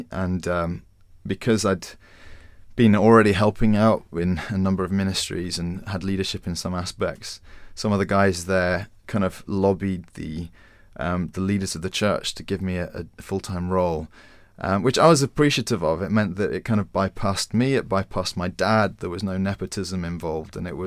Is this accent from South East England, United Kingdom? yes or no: yes; Winchester, South East England, United Kingdom; now in London, United Kingdom; comparing my life growing up in Winchester to being in the centre of London. It's really very different.